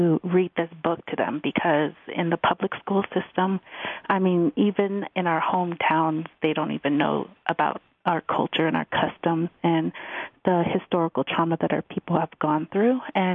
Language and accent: English; California, United States; because I'm half Taos Pueblo, and I was like, oh, my gosh, I grew up in California, and, you know, I come home to Taos to participate in our cultural doings and stuff.